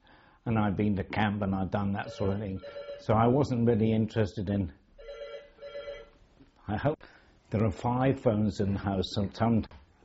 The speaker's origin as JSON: {"language": "English", "town": "Sidmouth", "region": "South West England", "country": "United Kingdom", "tie": "born or raised there", "said": "I grew up in Sidmouth. I moved there in 1927."}